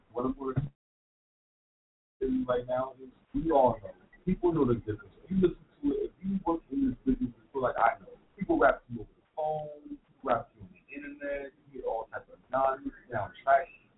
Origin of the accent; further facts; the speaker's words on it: Harlem, New York, United States; I'm 36 years old. I love this shit. I like to go around and have fun. I'm from Harlem.